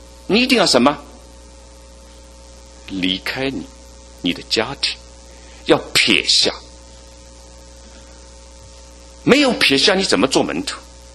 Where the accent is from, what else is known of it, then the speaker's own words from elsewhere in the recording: China; now in United States; 我们都是中国的，是吧？